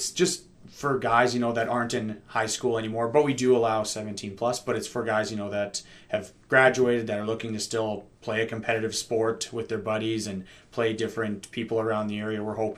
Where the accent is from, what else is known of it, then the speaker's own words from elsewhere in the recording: Peace River, Alberta, Canada; also born or lived in Edmonton, Canada; I'm originally from Peace River. I lived in Edmonton for 15 years, and I moved back.